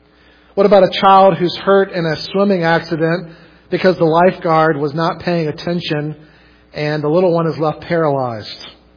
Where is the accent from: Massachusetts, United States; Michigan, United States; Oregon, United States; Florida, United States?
Florida, United States; also born or lived in New Jersey; I was born in 1975 in New Jersey. I was a pastor's son at the time. Yet I grew up in North Florida, sporadically in church.